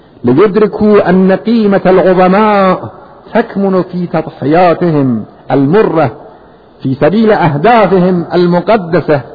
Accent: Iran; بنده به عنوان یک ایرانی، یک مسلمان

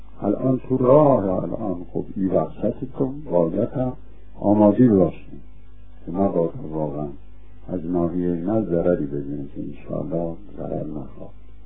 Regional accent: Iran; ما ایرانی هستیم

